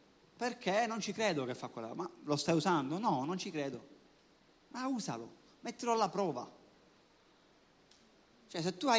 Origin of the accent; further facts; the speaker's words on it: Sicily, Italy; vabbè, da buon siciliano, il mare ti dovevi portare solo per un giorno